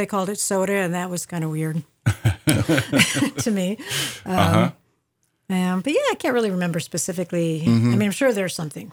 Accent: Midwest, United States; and that was one of the things when I first moved there, being from the Midwest, I didn't think I had an accent

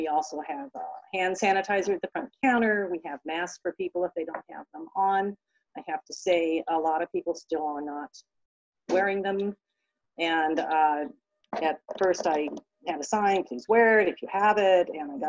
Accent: Sandpoint, Idaho, United States; I grew up in Sandpoint and left for a few years and ended up back here.

